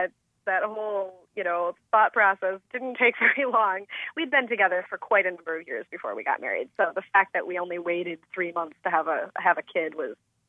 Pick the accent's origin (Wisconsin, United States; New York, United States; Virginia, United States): Wisconsin, United States; Madison; that was always one thing that struck me visiting Milwaukee, you know, growing up in Madison.